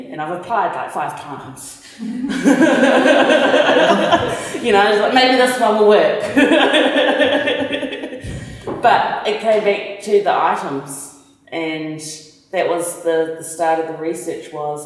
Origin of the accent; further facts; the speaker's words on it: Christchurch, Canterbury, New Zealand; Born and bred in Christchurch, married to a beautiful Samoan man, and have two lovely little kitties that are running around and keep me very grounded. I'm a multimedia artist living here in Christchurch.